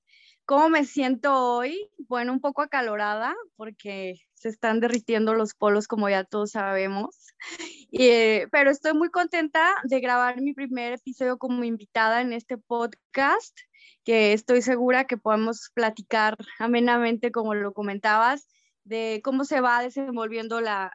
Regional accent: León, Guanajuato, Mexico; yo crecí en León y allá me desarrollé profesionalmente.

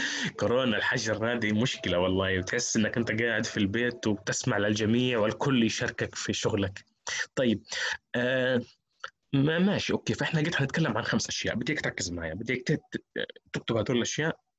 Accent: Gaza, Gaza Strip, Palestine; مثلا الطالبات الموجودة في منطقة غزة، انا من غزة

